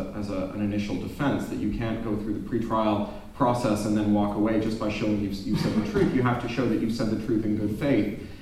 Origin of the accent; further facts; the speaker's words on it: Canada; as a Canadian, I'm meant to be quite hostile to Americans, and in many cases I am.